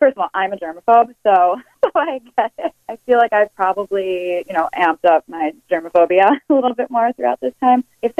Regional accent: Chicago, Illinois, United States; So I'm actually originally from Chicago. Go WGN, go Chicago.

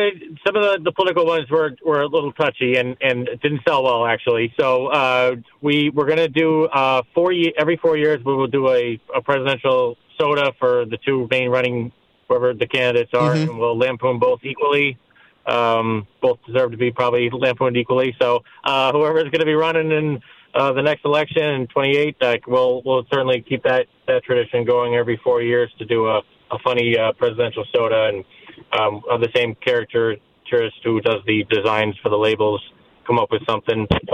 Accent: New Britain, Connecticut, United States; So I was born in New Britain and went to New Britain General Hospital.

